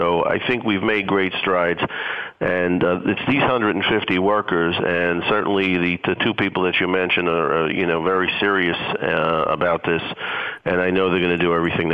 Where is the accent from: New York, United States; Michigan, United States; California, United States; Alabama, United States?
New York, United States; New York City; I grew up in Pominock houses, and you know, in those days, you'd have 200 or 300 parents at a PTA meeting.